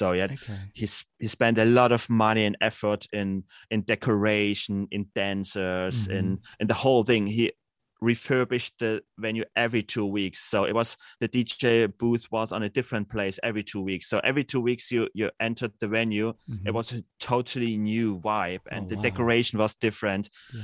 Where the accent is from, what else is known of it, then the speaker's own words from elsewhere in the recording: Dresden, Saxony, Germany; I'm born and raised in Dresden. Dresden is like 1.5-2 hours from Berlin.